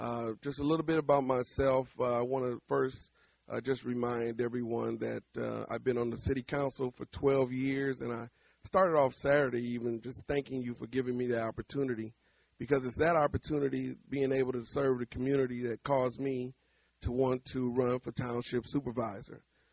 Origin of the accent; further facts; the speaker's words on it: Peoria, Illinois, United States; I grew up on the Peoria South Side on Richard Pryor, which used to be Sheridan Street.